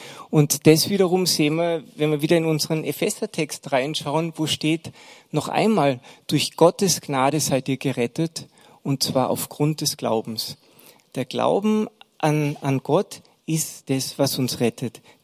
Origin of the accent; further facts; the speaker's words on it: Austria; Bei uns in Österreich ist es ja eher üblich, dass Kinder getauft werden.